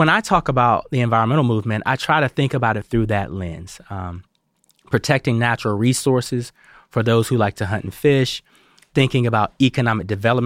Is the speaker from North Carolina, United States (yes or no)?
yes; North Carolina, United States; You know, growing up in Eastern North Carolina, most of us like cars.